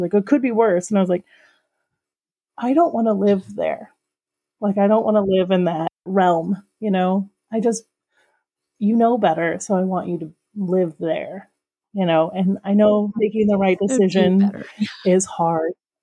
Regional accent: Chicago, Illinois, United States; now in Milwaukee, United States; we were on at Malort Fest here in Milwaukee because they hosted a Malort Fest. And it's like, well, we're also from Chicago.

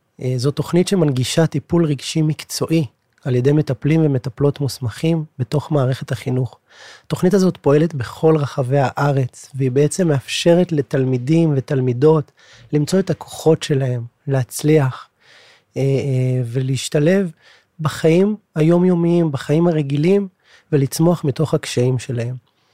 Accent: Bnei Brak, Tel Aviv District, Israel; אני גדלתי בבני ברק, יצאתי מהארון, גדלתי כחרדי בבני ברק, יצאתי בשאלה ואחר כך יצאתי מהארון

